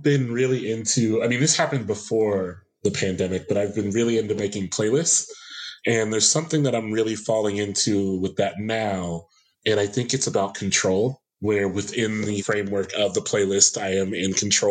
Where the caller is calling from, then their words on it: Columbus, Ohio, United States; I'm an outlier then. I'm in Columbus, Ohio.